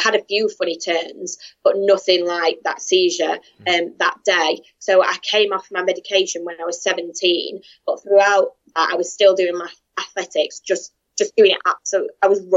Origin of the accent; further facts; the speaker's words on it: Doncaster, Yorkshire and the Humber, United Kingdom; And then I was born in Doncaster, raised there.